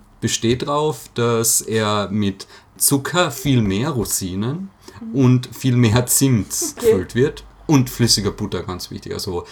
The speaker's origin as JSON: {"language": "German", "town": "Villach", "region": "Carinthia", "country": "Austria", "said": "weil ich komme aus Villach"}